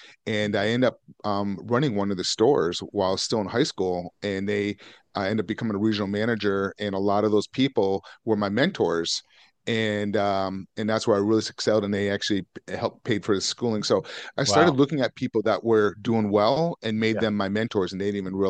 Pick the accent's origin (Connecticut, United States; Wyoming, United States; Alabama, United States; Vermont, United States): Vermont, United States; I grew up in Vermont, so it was really cold.